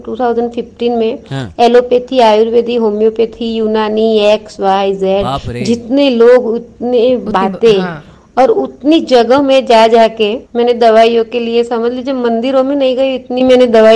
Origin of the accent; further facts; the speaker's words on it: Gujarat, India; moved away as an adult; now in Pune, India; मेरा जन्म और पूरा स्टडी गुजरात में हुआ, उसके बाद आज से 23 इयर्स पहले हम लोग पुणे में शिफ्ट हुए थे, यहाँ मेरी जॉब है।